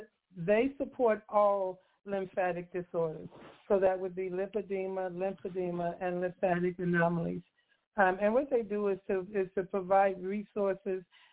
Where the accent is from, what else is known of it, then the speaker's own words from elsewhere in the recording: Chicago, Illinois, United States; I'm from Chicago. We used to steamrolling you, so you might have to show me to slow me down.